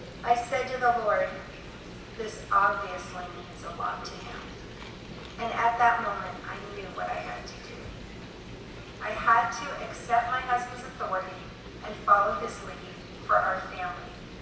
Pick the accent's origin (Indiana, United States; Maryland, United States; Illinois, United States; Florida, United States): Florida, United States; Miami; now in Arlington, United States; Now, I am from Miami, Florida, but I've lived in Arlington for almost 30 years, and that's my home.